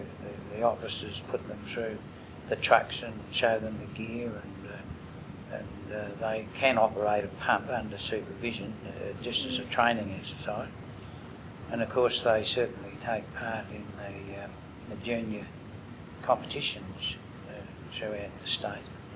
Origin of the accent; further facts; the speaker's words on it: Myrtleford, Victoria, Australia; where I grew up in Myrtleford, the northeast part of Victoria, where there were thousands upon thousand acres of pine plantations